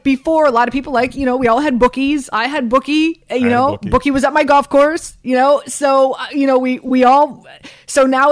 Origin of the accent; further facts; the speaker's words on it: Miami, Florida, United States; I'm from Miami.